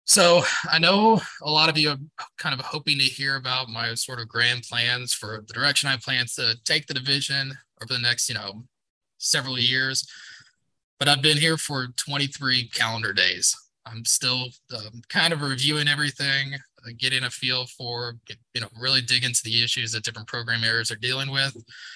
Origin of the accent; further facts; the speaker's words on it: Texas, United States; After that, I went to work for my hometown senator, Senator Tommy Williams.